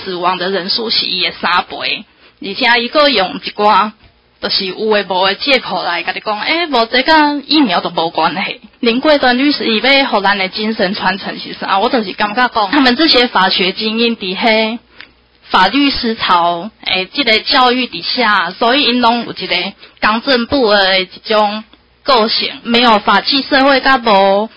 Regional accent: Taiwan; 他是对我们台湾人做爱护的呢

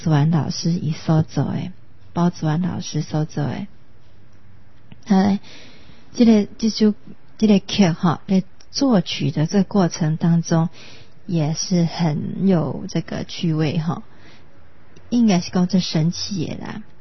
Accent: Taiwan; 这也是鼓舞我们台湾人爱自己自律自强，自己爱站出来爱打拼

